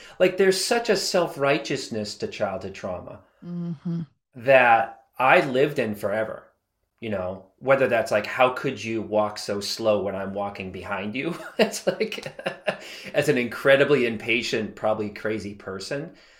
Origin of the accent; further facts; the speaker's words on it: Boston, Massachusetts, United States; I'm from Boston.